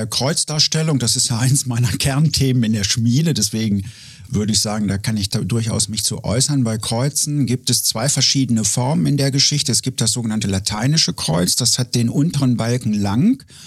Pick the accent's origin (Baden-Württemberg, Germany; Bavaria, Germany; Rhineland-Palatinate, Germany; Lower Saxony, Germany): Lower Saxony, Germany; Hildesheim; born there; now in Hannover, Germany; Weil ich bin in Hildesheim geboren, das ist 30 Kilometer von Hannover